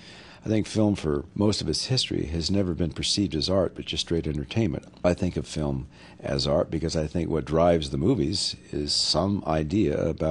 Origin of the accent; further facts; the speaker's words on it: California, United States; I'm a Californian, I'm a native Californian